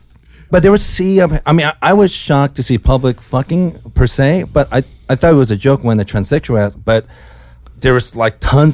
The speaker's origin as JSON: {"language": "English", "country": "Japan", "said": "And I'm from Japan"}